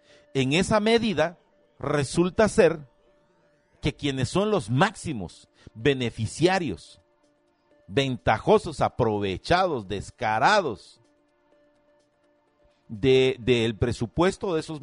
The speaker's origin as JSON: {"language": "Spanish", "country": "Guatemala"}